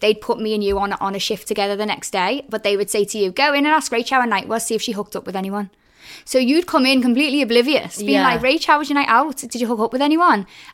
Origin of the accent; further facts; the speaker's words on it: Liverpool, North West England, United Kingdom; I'm from Liverpool originally, just around the corner actually.